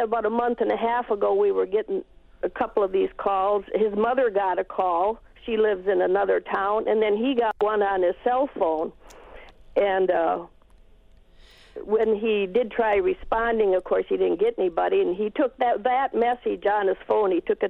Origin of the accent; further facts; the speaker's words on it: Wausau, Wisconsin, United States; I'm from Wausau